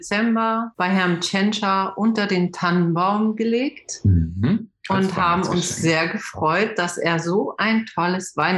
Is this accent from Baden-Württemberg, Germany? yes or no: no; Hamburg, Germany; Ich bin Hamburgerin und Langhornerin und habe dort seit 20 Jahren einen wunderbaren Schrebergarten